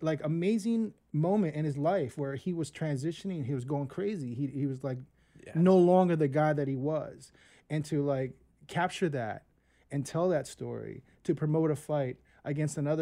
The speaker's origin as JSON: {"language": "English", "town": "Philadelphia", "region": "Pennsylvania", "country": "United States", "tie": "born or raised there", "said": "because of my history and a film being made about me growing up in Philly"}